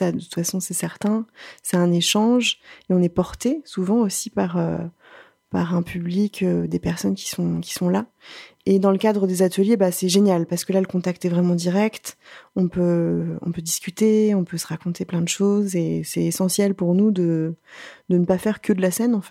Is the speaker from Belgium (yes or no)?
no; Le Havre, Normandy, France; Il y avait un morceau à l'époque qu'on jouait qui rendait hommage à ma ville, Le Havre, dont je suis normande au départ.